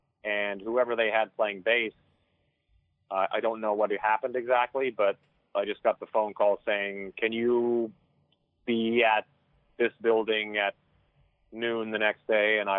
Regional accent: Canada; now in United States; I grew up in Canada, but I've lived in the States for...

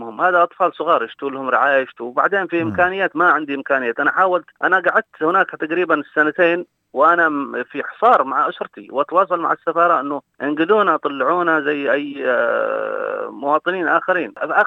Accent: Yemen; moved away; أنا جاي من اليمن العام الماضي وما في الشغل للآن

